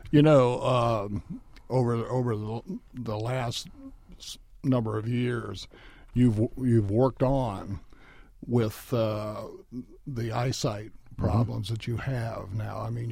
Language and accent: English; Dayton, Ohio, United States; Well, you know, I grew up in Dayton.